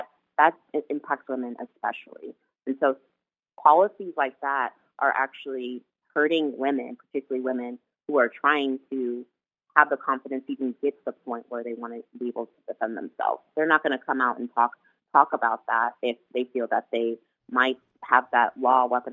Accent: Columbine, Colorado, United States; that was part of what my own experience of, you know, growing up in Columbine

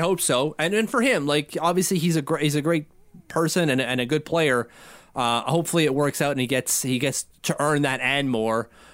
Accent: Hull, Quebec, Canada; born there; One, I was born in Hull, Quebec.

